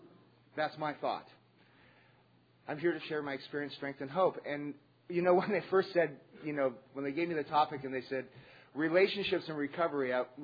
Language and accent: English; California, United States; also born or lived in Pueblo, Colorado; we grew up in Pueblo, Colorado. We moved to San Francisco, California, or to the Bay Area, just north of there in Marin County. And I lived there for most of my life, until I was probably in my 30s.